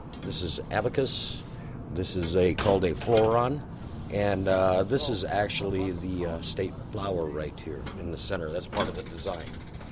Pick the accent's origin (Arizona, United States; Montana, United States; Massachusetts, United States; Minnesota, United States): Minnesota, United States; Meadowlands; I grew up on the Iron Range, a little town called Meadowlands. And I grew up on a farm, and we were making the hay and milking the cows and all that kind of stuff.